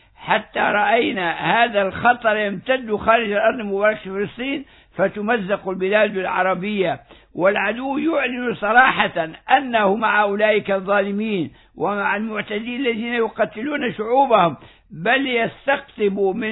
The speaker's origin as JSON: {"language": "Arabic", "country": "Libya", "said": "هذا الإجرام الذي رأيناه يقع في بلادنا ليبيا صباح مساء"}